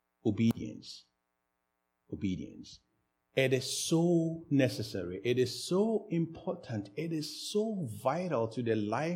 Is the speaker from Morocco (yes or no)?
no; Ghana; born there; It's not because I was born in Ghana that I am so good.